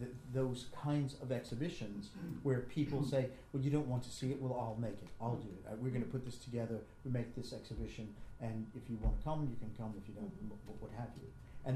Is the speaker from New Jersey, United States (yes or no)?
no; New York, United States; And I came from New York. I met people here who were doing that, and decided to stay.